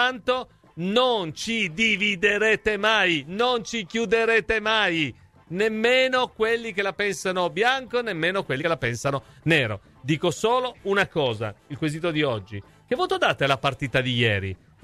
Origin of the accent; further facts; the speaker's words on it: Livorno, Tuscany, Italy; Sono di Livorno, guai a voi se non mi parlate il dialetto livornese